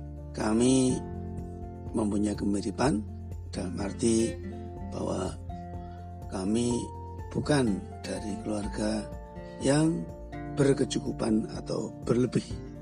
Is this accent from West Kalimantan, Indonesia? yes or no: no; Sempu, East Java, Indonesia; saya asli Sempu, sementara Umi asli Genteng